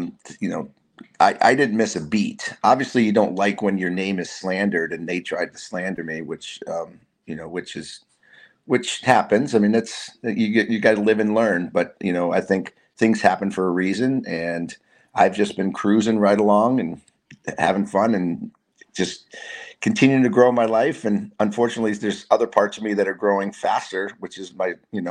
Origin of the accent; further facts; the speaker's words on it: Massachusetts, United States; we're starting Massachusetts, my home state.